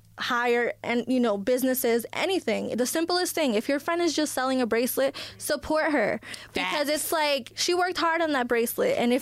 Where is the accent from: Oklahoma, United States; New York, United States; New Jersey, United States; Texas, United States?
New Jersey, United States; Like, I'm from New Jersey. So in New Jersey, we have, it's a program called